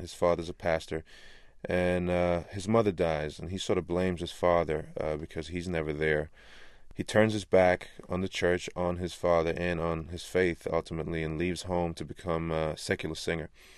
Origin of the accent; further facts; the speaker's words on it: Germany; Very challenging part for me, because me growing up in Germany, I never knew gospel music.